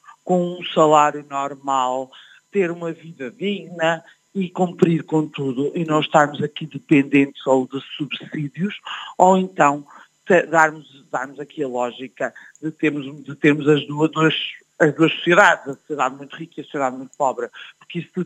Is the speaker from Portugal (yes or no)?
yes; Portugal; é isto tudo que me preocupa enquanto portuguesa e enquanto cidadã